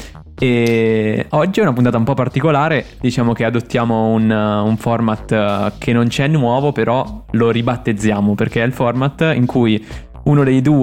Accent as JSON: {"language": "Italian", "town": "Perugia", "region": "Umbria", "country": "Italy", "said": "Io sono di Perugia, quindi ci abbiamo tenuto a farla dialettale."}